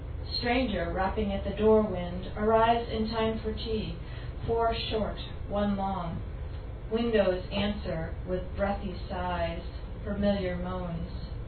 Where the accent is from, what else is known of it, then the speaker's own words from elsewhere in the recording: Galway, Connacht, Ireland; it's about growing up in Galway and not really being of that place